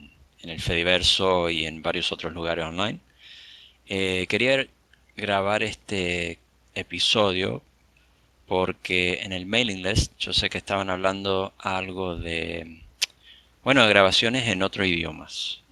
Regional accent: United States; born there; tal vez no lo tenga muy fuerte el acento, pero yo soy nacido aquí en los Estados Unidos, pero mis padres son de Argentina, específicamente de Mendoza. Entonces, yo hablo con ellos así en español, en castellano.

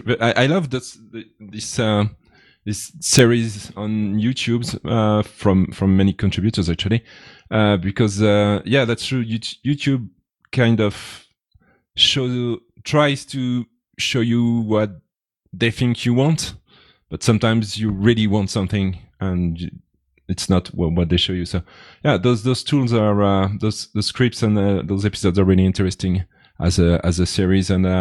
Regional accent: France; English is a second language; moved away as an adult; now in Switzerland; I have to be 10 years in Switzerland to get the citizenship. And since I'm from France

